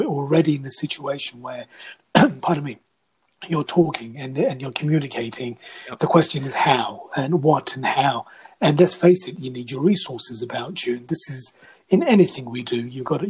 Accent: England, United Kingdom; we're from England, and the word hobby is a big thing in the vocabulary of little activities.

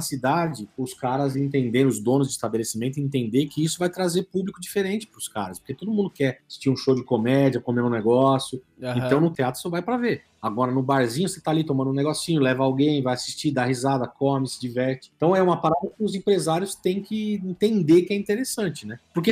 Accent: São Bernardo do Campo, São Paulo, Brazil; Eu sou de São Bernardo, São Paulo.

